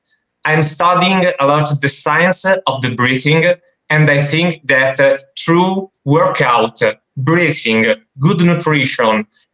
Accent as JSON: {"language": "English", "region": "Lombardy", "country": "Italy", "second_language": "English", "said": "I'm from Italy. I live in a little country nearby Milano."}